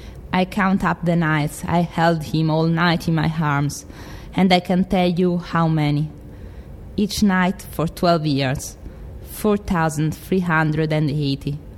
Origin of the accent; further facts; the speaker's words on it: Rome, Lazio, Italy; English is a second language; moved away as an adult; also born or lived in London / Canada; now in United States; I'm from Rome in Italy. The region is Lazio, so it's the center of Italy. I learned my English in London, but after that I went to Canada and now I'm here in the US.